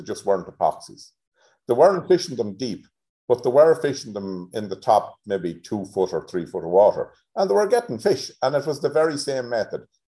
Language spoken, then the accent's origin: English; Tubbercurry, County Sligo, Ireland; But I grew up in Tubbercurry in Sligo, so my fishing started on the Moy